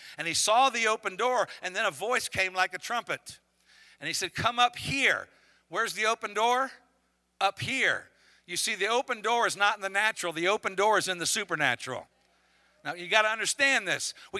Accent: Haiti; now in Florida, United States; I said, I'm from Florida. I didn't tell her Haiti. I didn't even get into that part of the story.

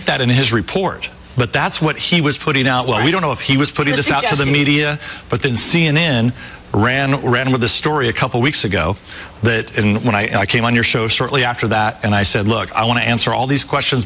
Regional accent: California, United States; So I'm a Californian. So for sure, state law, you cannot release somebody's phone records.

